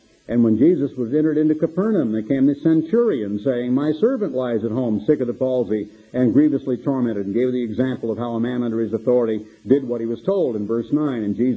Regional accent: United States; I'm sorry, Father, I am an American, and sometimes I react like an American before I catch myself

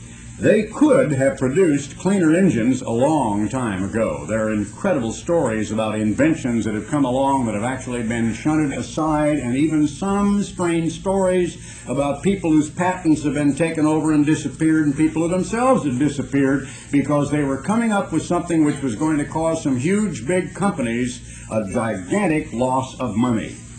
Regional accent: Oregon, United States; as a boy growing up in Oregon, seeing my father's ministry and all the members of the Church of God Seventh Day, the Oregon Conference

